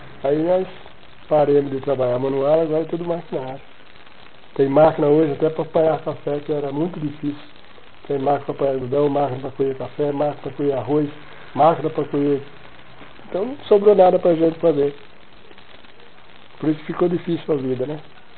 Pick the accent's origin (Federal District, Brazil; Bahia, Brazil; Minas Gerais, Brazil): Bahia, Brazil; moved away; Aí eu vim da Bahia. Fui para uma cidade do interior